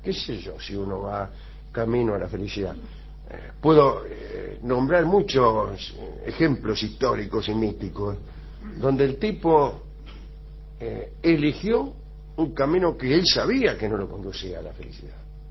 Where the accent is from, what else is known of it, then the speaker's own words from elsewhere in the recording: San Isidro, Buenos Aires Province, Argentina; ¿De barrio norte? De San Isidro.